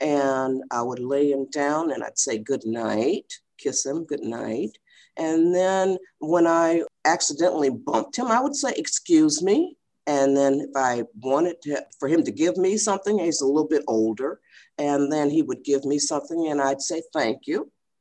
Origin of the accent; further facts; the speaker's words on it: Michigan, United States; now in California, United States; That's just like here in California. We're from Michigan. So in Michigan, soda pop is called pop.